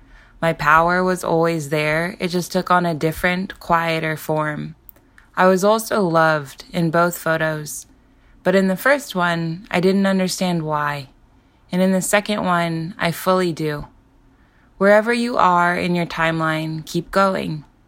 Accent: California, United States; in California my whole life. And when I was writing the memoir, I felt like it was important to be close to my hometown and where everything happened.

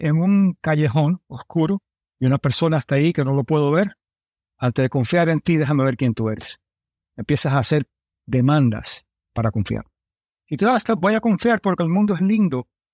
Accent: New York, United States; also born or lived in Miami; Me crié en Nueva York y en Miami, cuando en una parte de un barrio de alemanes y irlandeses. Hispano, mi padre era español, hispano, no soy rubio.

